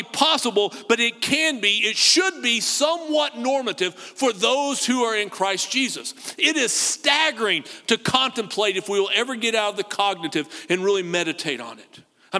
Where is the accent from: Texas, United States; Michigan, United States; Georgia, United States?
Texas, United States; You got to realize I grew up in the Texas Panhandle on the High Plains, which, by the way, makes Abilene look like a rainforest.